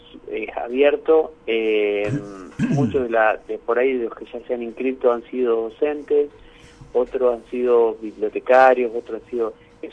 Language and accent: Spanish; Concepción del Uruguay, Entre Ríos, Argentina; Concepción del Uruguay lo tengo siempre, obviamente, porque es mi ciudad natal